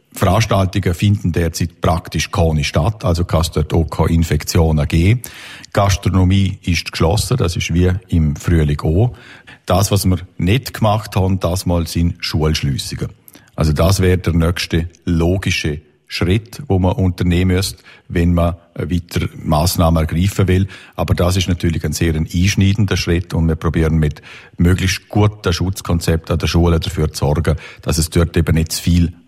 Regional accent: Liechtenstein; die Intensivstationen, die wir als Liechtensteiner dann brauchen müssten, wenn es bei uns dann diesen Fall gibt.

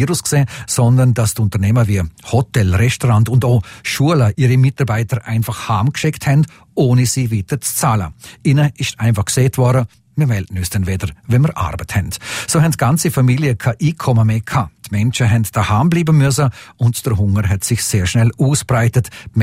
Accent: Liechtenstein; und natürlich, weil wir Liechtensteiner sind.

